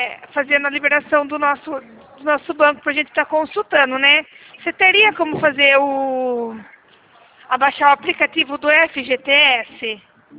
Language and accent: Portuguese; Piracicaba, São Paulo, Brazil; eu sou de Piracicaba, sou do estado de São Paulo mesmo.